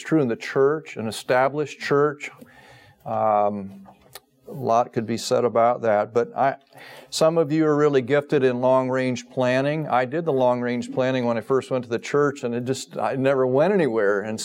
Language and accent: English; Ohio, United States; I grew up in West Central Ohio, which may not mean anything to most of you, but that's farm country.